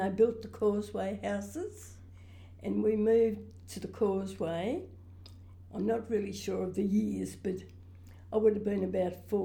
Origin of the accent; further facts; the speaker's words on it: Orange, New South Wales, Australia; born there; I was born in Orange, and my dad was out of work at the time because there wasn't very much work around.